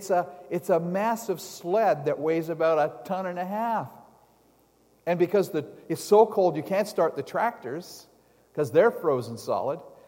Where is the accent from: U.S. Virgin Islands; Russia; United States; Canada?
Canada; Manitoba; And I came from Manitoba. And Manitoba is a place that has four very distinct seasons.